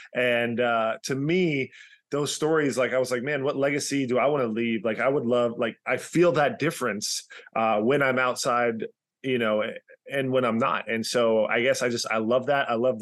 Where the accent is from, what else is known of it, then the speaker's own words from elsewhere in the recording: Texas, United States; I grew up in Texas, obviously. I didn't get too many times to go see the ocean.